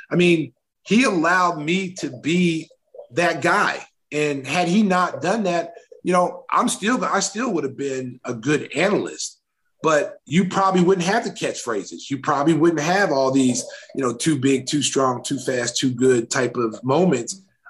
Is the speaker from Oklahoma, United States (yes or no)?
yes; Lawton, Oklahoma, United States; that know me as a kid growing up in Lawton, Oklahoma.